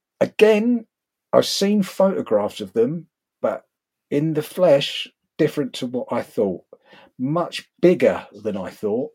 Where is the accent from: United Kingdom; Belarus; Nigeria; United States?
United Kingdom; England; in my best Cary Grant English, of course, said, "Hello, I'm from England."